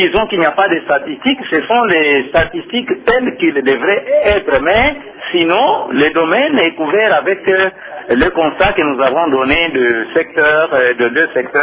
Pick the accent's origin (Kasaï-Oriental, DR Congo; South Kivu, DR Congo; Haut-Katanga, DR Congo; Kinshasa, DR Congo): Kasaï-Oriental, DR Congo; Mais chez nous, au Kasaï oriental